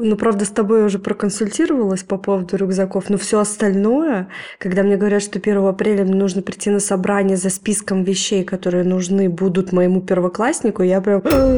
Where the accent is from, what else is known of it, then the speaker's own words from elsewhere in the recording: Moscow, Russia; И мы из Москвы.